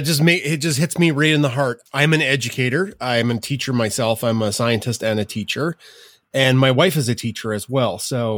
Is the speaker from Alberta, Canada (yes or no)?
yes; Alberta, Canada; I'm out from Alberta